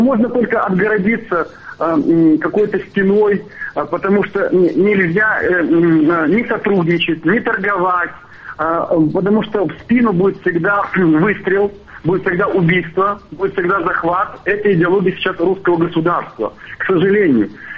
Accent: Kyiv, Ukraine; born there; вот я тоже русскоязычный, да, я родился в Киеве

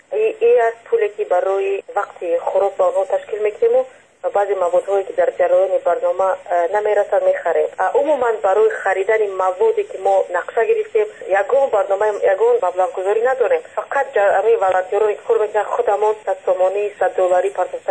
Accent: Ishkoshim, Gorno-Badakhshan, Tajikistan; همه ما بیشتر بیرون از تاجیکستان هستیم. خیلی ما بیرون بعد 2 هفته شد که از خارج اومدم.

